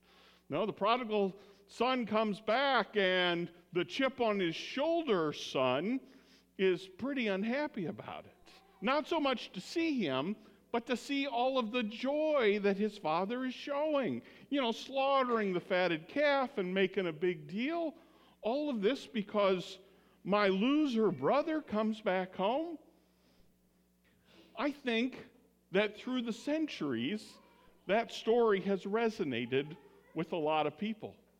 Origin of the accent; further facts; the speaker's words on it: Indiana, United States; when I was growing up in Indiana and I had to go do my summer of purgatory, which was working on the family farm for Uncle John